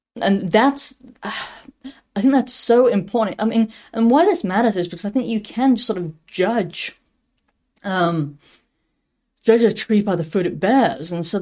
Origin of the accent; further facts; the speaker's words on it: England, United Kingdom; Growing up in England, I don't think I ever had any exposure to anyone who was Catholic.